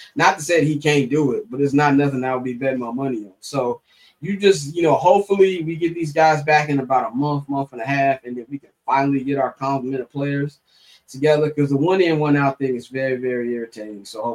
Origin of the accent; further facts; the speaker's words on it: United States; I'm not from England or Spain. I don't give a shit what they're doing in the World Cup. I'm an American.